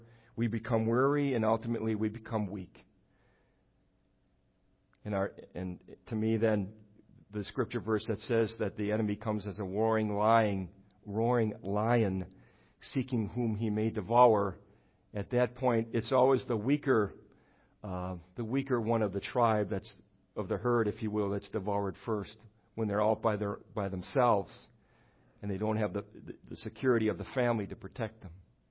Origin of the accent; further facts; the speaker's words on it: Brilliant, United States; Brilliant is my hometown. That's where I was born and raised. I have family there, and that's where I stay when I'm working up north. I stay with my mom's house where I was born and raised.